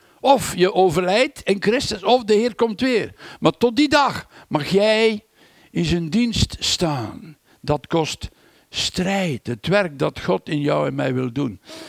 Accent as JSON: {"language": "Dutch", "town": "Brussels", "region": "Brussels-Capital Region", "country": "Belgium", "said": "U weet, ik ben van Brussel, ik ben in Anderlecht geboren."}